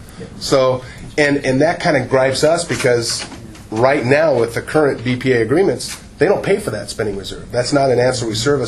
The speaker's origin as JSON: {"language": "English", "region": "California", "country": "United States", "said": "I remember, I come from Southern California, and the Palm Springs area was, if you've ever been to Palm Springs, you see all of those guys on the San Jacinto hills there."}